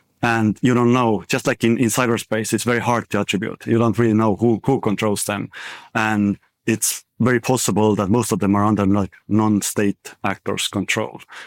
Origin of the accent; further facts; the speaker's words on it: Estonia; when I grew up in Soviet-occupied country in Estonia